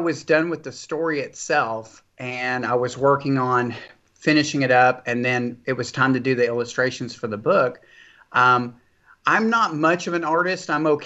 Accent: Houston, Texas, United States; Well, I'm from Houston, Texas. I'm born and raised in Houston. I still live here today.

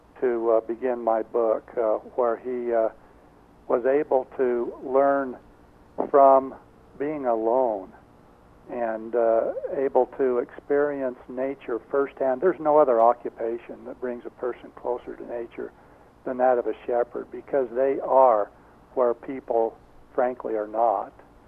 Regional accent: Oakley, Idaho, United States; My hometown, I claim to be Oakley, Idaho, but actually that small town of 700 is 5 miles away.

